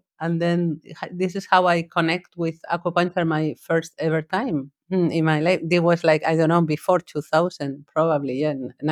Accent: Alicante, Valencian Community, Spain; also born or lived in Murcia; I was born in Spain, in Alicante. It's a town very seaside coast in Spain on the east part. And then, yeah, I lived there with my family until I moved to Murcia, which is very close as well, but to study veterinary degree.

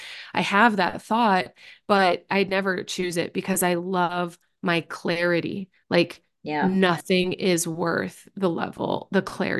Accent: Midwest, United States; moved away; when I moved away I'm from the Midwest, and when I moved away out west, I just wasn't in the same environment.

